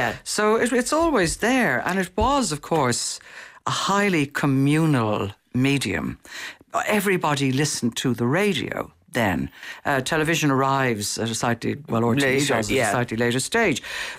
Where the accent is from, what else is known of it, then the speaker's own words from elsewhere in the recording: Dublin, Leinster, Ireland; the house I grew up in Dublin in the 1950s.